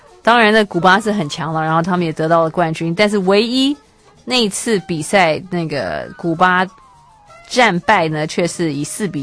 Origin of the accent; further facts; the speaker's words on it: Taiwan; 这我们台湾人完全不知道这件事情